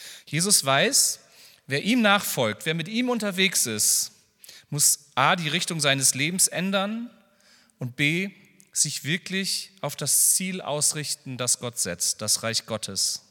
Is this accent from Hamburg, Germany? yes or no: no; Schleswig-Holstein, Germany; ich komme aus Schleswig-Holstein